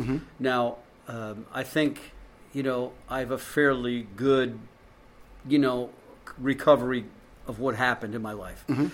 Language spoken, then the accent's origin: English; Rotterdam, South Holland, Netherlands; I grew up in Rotterdam.